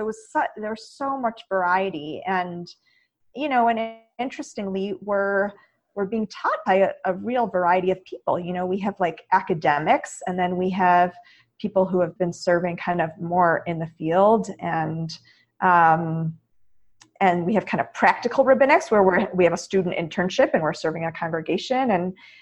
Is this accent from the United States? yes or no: yes; Illinois, United States; I went back to my rabbi from home. I grew up in the Chicago area